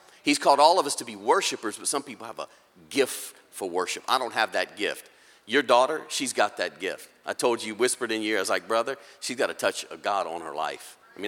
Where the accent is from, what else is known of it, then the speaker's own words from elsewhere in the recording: Louisiana, United States; Well, I'm born and raised in South Louisiana, and, you know, Louisiana's known for a lot of colorful things.